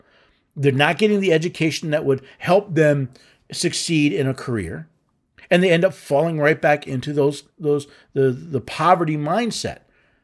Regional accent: New York City, New York, United States; Hey, I grew up in New York City, right? We had Little Italy, we had Chinatown, we had all these, Little Odessa.

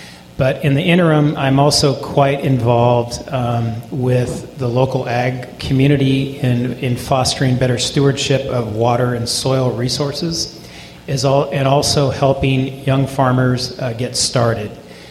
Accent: Carmichael, California, United States; Well, I'm from Sacramento, from Carmichael. I'm not from a farm family. I started farming vegetables as a 10-year-old in Carmichael when my father purchased a 2-acre parcel.

